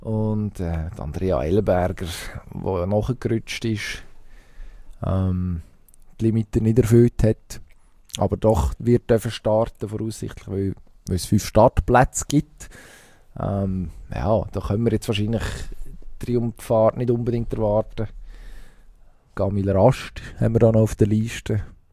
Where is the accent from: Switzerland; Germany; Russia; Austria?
Switzerland; warum als sie bei uns in der Schweiz die Experten häufig auch Schweizerdeutsch reden